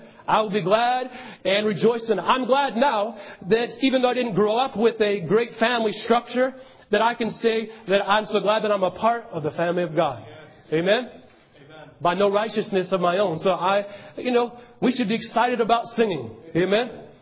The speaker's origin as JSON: {"language": "English", "town": "Portland", "region": "Oregon", "country": "United States", "tie": "born there", "said": "I was born in Portland, Oregon"}